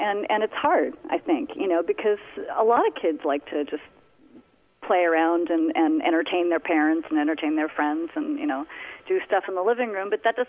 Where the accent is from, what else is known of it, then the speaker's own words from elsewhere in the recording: Seattle, Washington, United States; we came from the Seattle area originally, and it's a pretty small market.